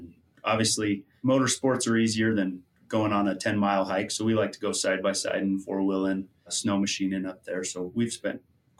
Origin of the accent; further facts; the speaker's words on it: Evanston, Wyoming, United States; I grew up in Evanston, grew up in Uinta County, born in 94, so I'm just a young pup. But the nice thing about Wyoming is you get involved in the historic teachings and tours and all that at an early age.